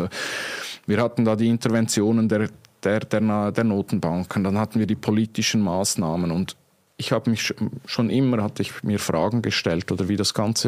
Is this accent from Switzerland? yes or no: yes; Switzerland; was auch die Schweiz, und das ist ja meine Heimat, auch auszeichnet.